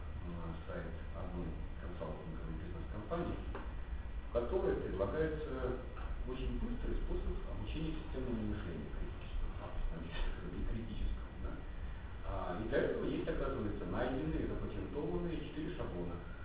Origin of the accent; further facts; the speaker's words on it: Belarus; Мы белорусы. Я белорус